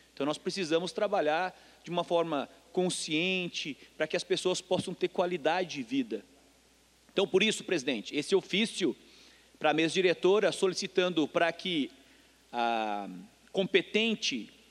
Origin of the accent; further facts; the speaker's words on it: Santa Catarina, Brazil; Eu sou lá da Serra Catarinense